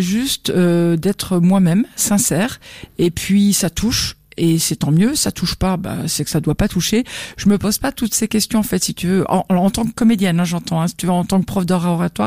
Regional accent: France; alors que moi-même j'étais française et que c'était pas ma langue natale

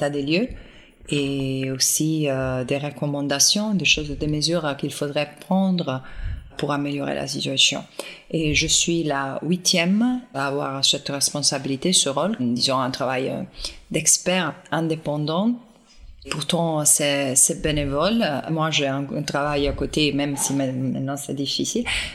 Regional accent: Southern Italy, Italy; French is a second language; Moi, je viens d'une terre, moi, je viens de sud de l'Italie, une terre qui est quand même brisée par la présence d'une crime historique

